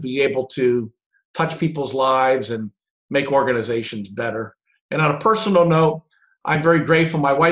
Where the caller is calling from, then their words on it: Union, Kentucky, United States; I'm in Union, Kentucky.